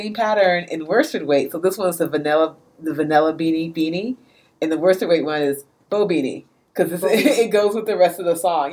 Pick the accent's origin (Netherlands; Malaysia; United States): United States; That's T-A-N-J-A, which is why I said Tanja. Because I'm American.